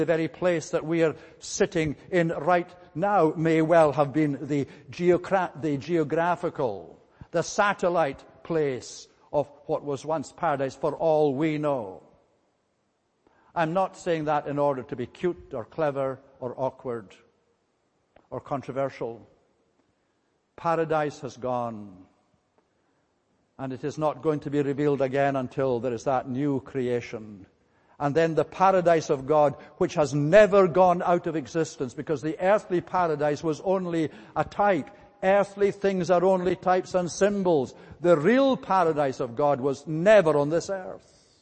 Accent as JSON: {"language": "English", "town": "Fort William", "region": "Scotland", "country": "United Kingdom", "tie": "born or raised there", "said": "Fort William, my hometown, is in the northwest part of Scotland."}